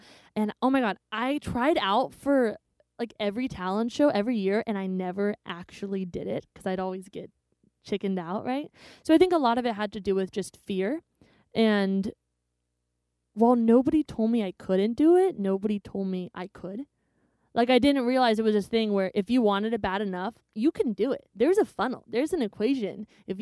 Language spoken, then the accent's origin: English; United States; I didn't really come across as American, which flattered me.